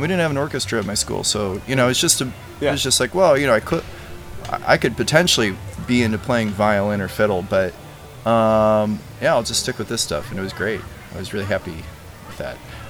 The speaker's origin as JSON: {"language": "English", "region": "Indiana", "country": "United States", "tie": "born or raised there", "also_born_or_lived": "Richmond, Virginia", "said": "I had been living in Richmond, Virginia at the time. I grew up in Northwest Indiana, about an hour from Chicago. But I ended up in Richmond for a little while"}